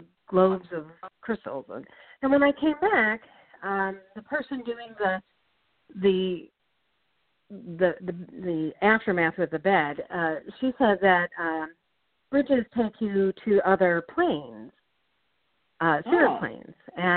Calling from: Chardon, Ohio, United States; I'm from Chardon, Ohio.

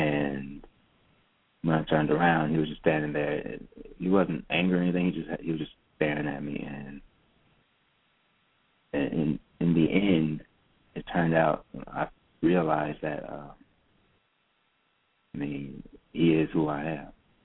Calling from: Raleigh, North Carolina, United States; I'm calling from Raleigh.

